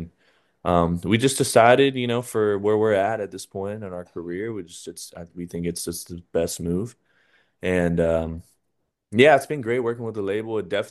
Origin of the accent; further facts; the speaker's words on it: Corpus Christi, Texas, United States; now in San Marcos, United States; we're originally from Corpus Christi. We just recently moved this past year we moved up to San Marcos, which is about 20 minutes south of Austin.